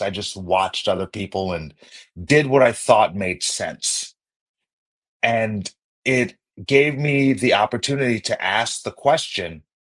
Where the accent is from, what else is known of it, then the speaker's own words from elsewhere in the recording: Uniondale, New York, United States; I grew up in Long Island, New York, in Uniondale.